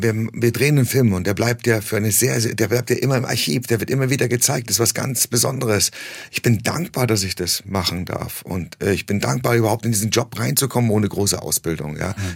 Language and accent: German; Munich, Bavaria, Germany; also born or lived in Istanbul; Ja, ich bin in München aufgewachsen